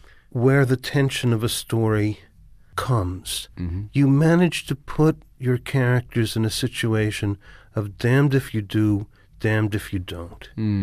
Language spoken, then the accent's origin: English; Queens, New York, United States; Now, bear in mind, I come from Bayside, Queens.